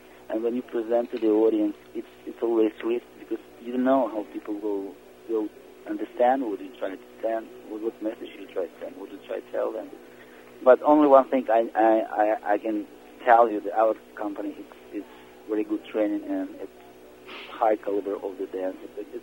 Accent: Ukraine; English is a second language; moved away as an adult; I was born in Ukraine, and I started to learn the ballet from my young age, 10, 12 years old

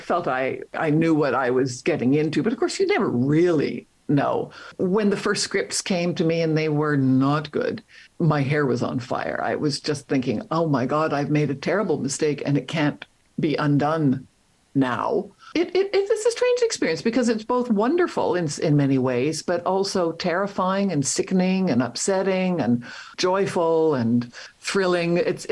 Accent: Winnipeg, Manitoba, Canada; born or raised there; also born or lived in Montreal

